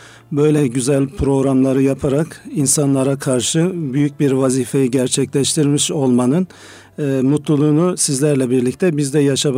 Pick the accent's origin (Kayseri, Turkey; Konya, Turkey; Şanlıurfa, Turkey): Konya, Turkey; Kadınhanı; Ben Konya Kadınhanlıyım. İlk öğretimi Kadınhan'da yaptık. Hafızlığımızı İstanbul'da. Daha sonra lise öğrenimimizi Kadınhan'da devam ettirip yine üniversite öğretimi için tekrar Marmara Üniversitesi İlahiyat Fakültesi'ne geldik.